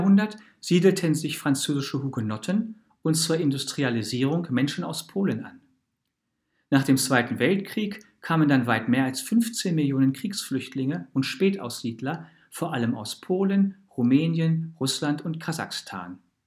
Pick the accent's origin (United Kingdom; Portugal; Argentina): Portugal; Porto, Norte; also born or lived in Lisbon / Paris; Ich bin beispielsweise in Lisboa geboren und in Porto aufgewachsen.